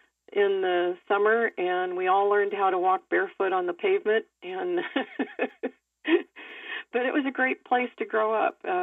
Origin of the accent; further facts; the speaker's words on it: Fresno, California, United States; Well, I grew up in Fresno, California, where I am now.